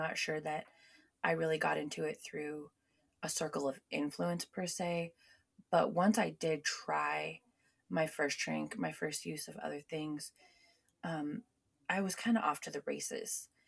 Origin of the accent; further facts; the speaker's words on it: Washington, United States; So more background of me, I'm from Washington. I was born and raised in this area, spent most of my life here.